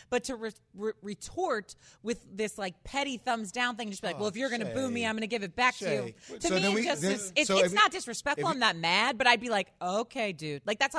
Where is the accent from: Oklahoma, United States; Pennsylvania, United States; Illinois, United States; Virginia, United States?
Illinois, United States; Chicago; Like, I am a Cubs fan. I am from Chicago.